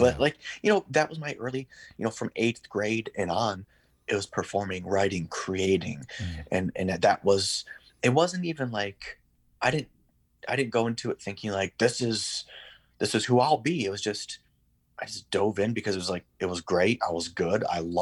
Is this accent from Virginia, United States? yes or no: no; Bay City, Michigan, United States; Yep. I grew up in Bay City, Michigan.